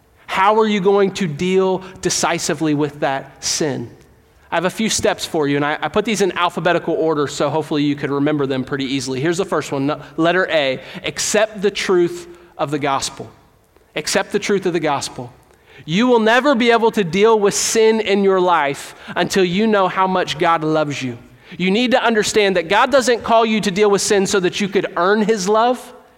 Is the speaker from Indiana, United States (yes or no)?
no; Kentucky, United States; I grew up in Northern Kentucky